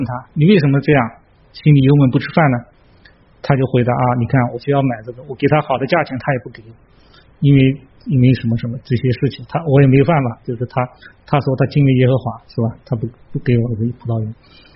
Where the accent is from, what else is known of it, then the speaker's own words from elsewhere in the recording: China; 我们中国的皇帝要想要你什么东西，你还有什么话好讲，对不对？